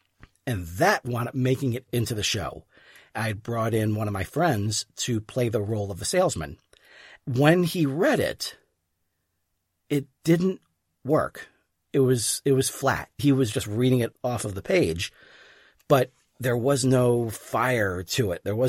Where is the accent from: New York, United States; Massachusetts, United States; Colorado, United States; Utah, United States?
New York, United States; Poughkeepsie; now in Virginia, United States; I was in drama club when I grew up in Poughkeepsie, New York.